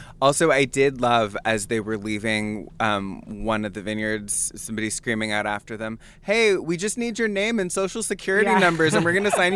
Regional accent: California, United States; I'm from California. I'm not really sure what autumn tastes like.

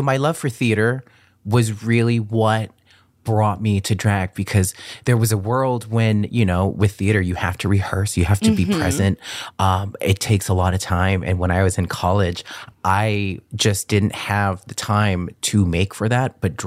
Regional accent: Boston, Massachusetts, United States; born there; also born or lived in California; I was born in Boston.

